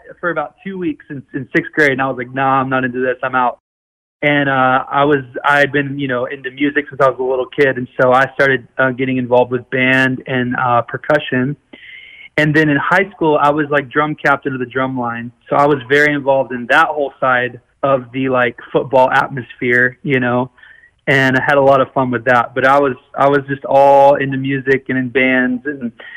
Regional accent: Big Spring, Texas, United States; I'm from Big Spring, Texas, a little small town in West Texas, like halfway between Dallas and El Paso.

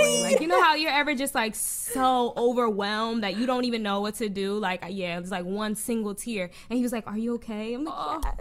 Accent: New Jersey, United States; because I'm from Jersey. So I lived in Jersey and so did he.

